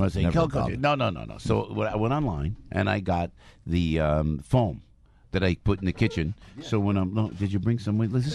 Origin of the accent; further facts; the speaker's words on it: Passaic, New Jersey, United States; born there; I was born in Passaic, New Jersey, in the United States of America.